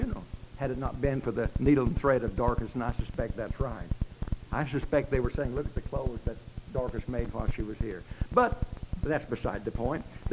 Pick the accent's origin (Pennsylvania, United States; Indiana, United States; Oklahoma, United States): Indiana, United States; I was born and raised in Indiana, down about 30 miles south of Terre Haute.